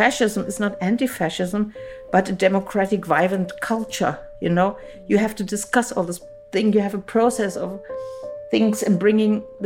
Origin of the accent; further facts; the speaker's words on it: Berlin, Germany; In East Berlin, in Pankow.